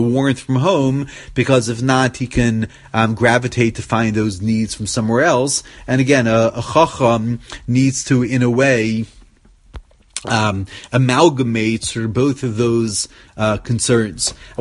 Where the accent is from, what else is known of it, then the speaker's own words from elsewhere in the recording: Baltimore, Maryland, United States; And because I grew up in Shomer Emunah, so all the people there said